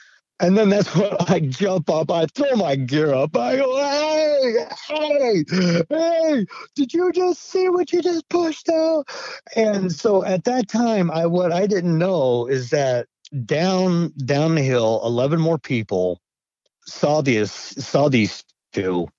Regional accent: Idaho, United States; I grew up in Idaho. And, you know, I spent my summers in a town of Cascade and a town of Stanley, Idaho.

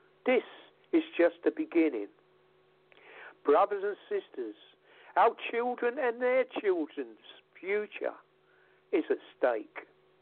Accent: England, United Kingdom; I'm an Englishman

